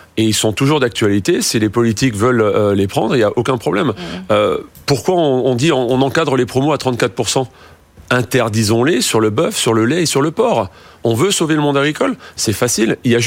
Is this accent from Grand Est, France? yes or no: yes; Grand Est, France; Moi, je suis alsacien.